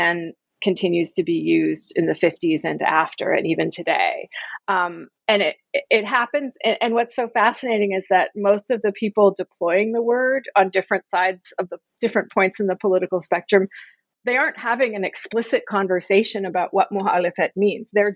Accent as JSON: {"language": "English", "country": "United States", "said": "I'm not a Turk, I'm an American."}